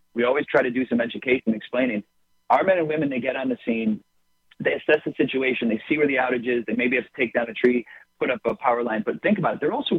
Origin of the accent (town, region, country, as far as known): Midwest, United States; born or raised there